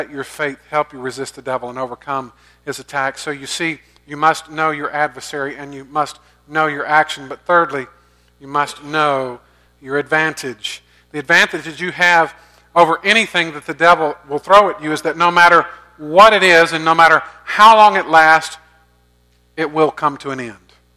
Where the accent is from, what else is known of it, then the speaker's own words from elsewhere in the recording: Augusta, Georgia, United States; I grew up in Augusta, you know, and the azaleas and the dogwoods bloom every spring, and I know they do that here as well.